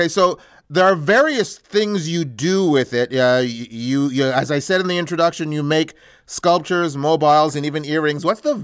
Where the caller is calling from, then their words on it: Canada; I'm calling you from Canada.